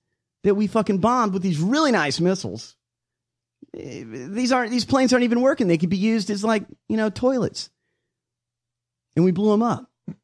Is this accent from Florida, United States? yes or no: yes; Florida, United States; A neighbor of mine when I was growing up in Florida. We lived in a little trailer.